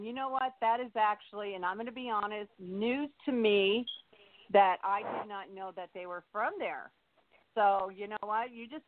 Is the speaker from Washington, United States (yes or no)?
yes; Seattle, Washington, United States; now in Los Angeles, United States; I'm from Seattle, Washington, and there wasn't a lot of big wrestling names except for, you know, like the old wrestling, but it wasn't something on my TV until I moved to Los Angeles, which was in the 80s.